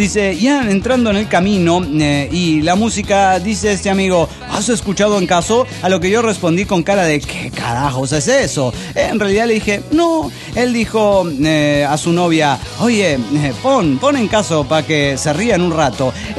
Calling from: Caracas, Capital District, Venezuela; de Caracas, Venezuela.

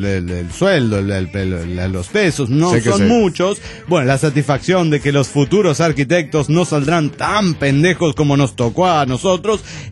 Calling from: Toluca, State of Mexico, Mexico; Aquí, reportándome desde la fría Toluca, más fría que nunca.

